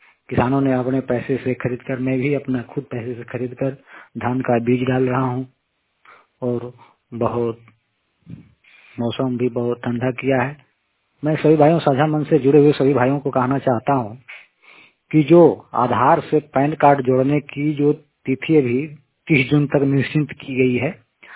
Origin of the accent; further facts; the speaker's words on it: Bera, Jharkhand, India; मैं झारखंड के पलामू डिस्ट्रिक्ट बेरा गांव से हूं।